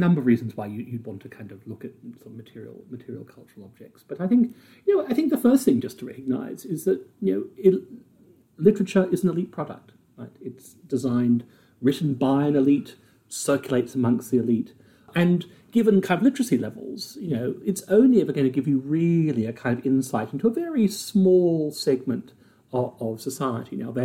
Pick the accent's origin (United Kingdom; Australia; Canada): Australia; Brisbane, Queensland; I grew up in Brisbane